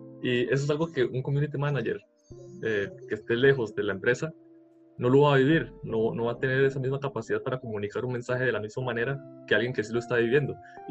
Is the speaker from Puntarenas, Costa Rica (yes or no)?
yes; Golfito, Puntarenas, Costa Rica; yo soy de Golfito, el restaurante estaba aquí en Golfito